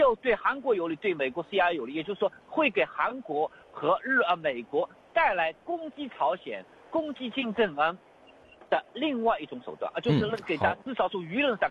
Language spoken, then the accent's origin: Chinese; China; now in Australia; 就我们从大陆出来的人啊